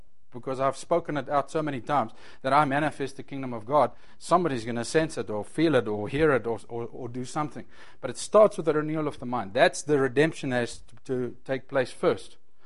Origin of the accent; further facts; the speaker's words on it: Edenvale, Gauteng, South Africa; I grew up in Edenvale.